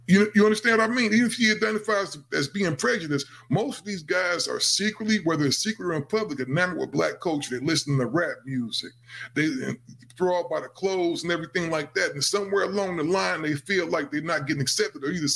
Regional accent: Midwest, United States; You know, I'm originally from the Midwest.

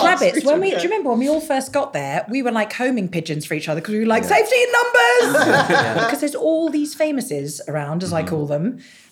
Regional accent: Wandsworth, London, United Kingdom; You know me, I'm literally from Wandsworth Common and I'm a complete knob.

